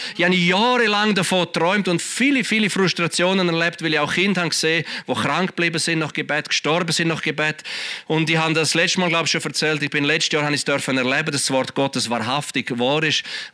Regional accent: Switzerland; Und dann als Schweizer denkst du, es wird ja nie funktionieren.

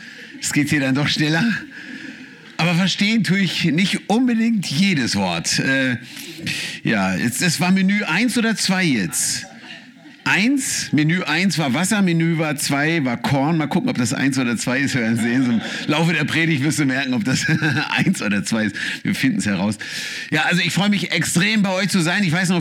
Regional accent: Hanover, Lower Saxony, Germany; ich kann nur Schriftdeutsch sprechen. Ich komme aus Hannover und wir sind ein wenig stolz drauf, dass wir das Deutsch sprechen, das man überall versteht.

